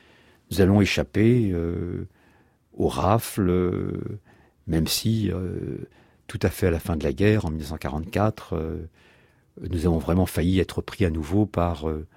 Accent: Nouvelle-Aquitaine, France; first language Béarnais; French is a second language; Béarnais, mais je ne suis pas loin. La vallée de Betsoker est juste à côté. Donc je garde les vaches à 4 ans dans la montagne, à 3 ans, je parle béarnais.

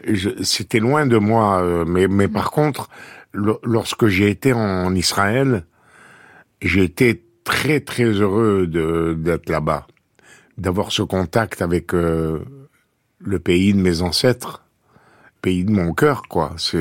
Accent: Algeria; born there; moved away; L'Algérie, c'est ma terre natale. C'est pas pareil.

